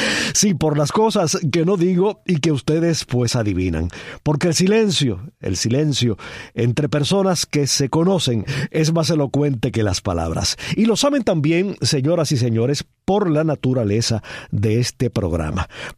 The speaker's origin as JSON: {"language": "Spanish", "country": "Cuba", "moved": "yes", "said": "abandoné físicamente Cuba. Y digo físicamente porque mentalmente, emocionalmente, culturalmente, jamás me fui de Cuba."}